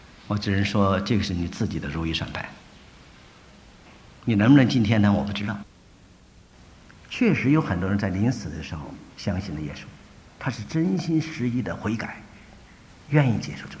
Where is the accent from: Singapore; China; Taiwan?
China; now in United States; 我也是来美国以前，别人告诉我说，东方的嫉妒和西方的嫉妒不太一样。我们中国人的嫉妒就是说